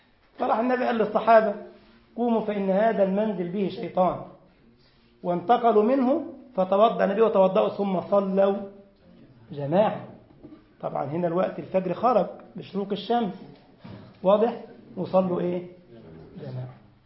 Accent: Egypt; فالمهم جه عندنا في مصر كان عنده محاضره

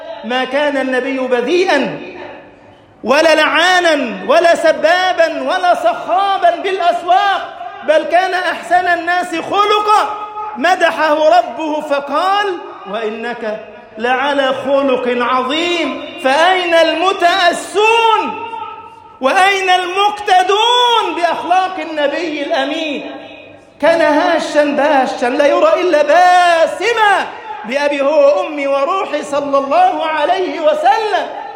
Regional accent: Egypt; اللهم اجعل بلدنا مصر أمنا أمانا

